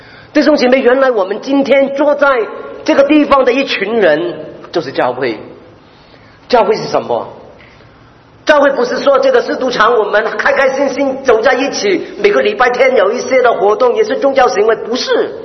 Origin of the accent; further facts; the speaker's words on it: Hong Kong; Chinese is a second language; now in Canada; 听到我的口音是我是香港土生土长